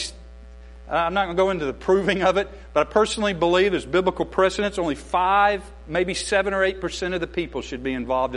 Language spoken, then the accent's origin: English; Atlanta, Georgia, United States; born there; Well, I was born in Atlanta. That was sort of Northwest Georgia.